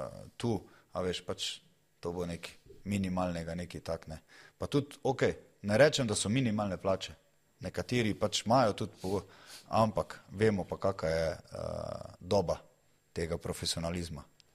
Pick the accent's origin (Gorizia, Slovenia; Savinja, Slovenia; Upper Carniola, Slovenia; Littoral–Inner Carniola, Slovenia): Savinja, Slovenia; Celje; Pa sem domačin, pa sem Celjan, pa bil kapetan Celja, 11 sezon v članski ekipi.